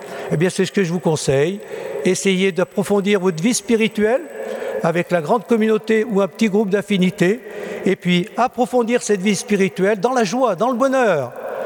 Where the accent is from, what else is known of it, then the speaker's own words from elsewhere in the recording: Clarafond, Auvergne-Rhône-Alpes, France; Moi, je suis originaire de Clarafond, d'un village qui est à 5 km d'ici.